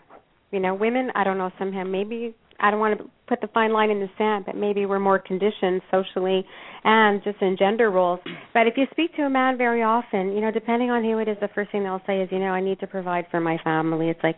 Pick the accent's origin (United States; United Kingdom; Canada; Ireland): Canada; moved away as an adult; being Canadian, moving here, my daughter, coming into the industry